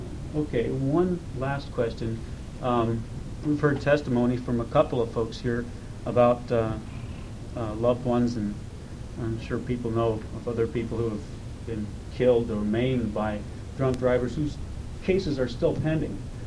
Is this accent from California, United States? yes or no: no; Kotzebue, Alaska, United States; As I mentioned, I'm from Kotzebue.